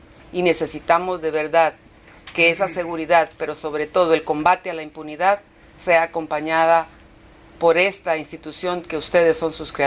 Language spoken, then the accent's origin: Spanish; Guatemala; para nosotros como guatemaltecos, sería una herencia de institucionalidad en la investigación que tanta falta nos ha hecho